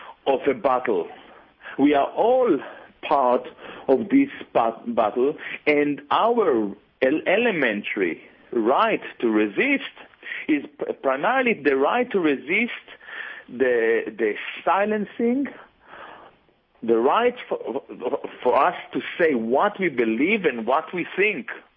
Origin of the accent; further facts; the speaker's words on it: Israel; So when I was raised in Israel, like all other people in my generation, even my parents who were born in Palestine, they were not really familiar with the idea of Zionism.